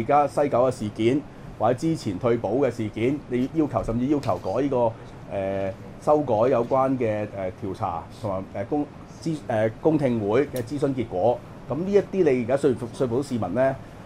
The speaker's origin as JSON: {"language": "Chinese", "country": "Hong Kong", "said": "就是這場在香港的選舉選一個我們香港人的特首"}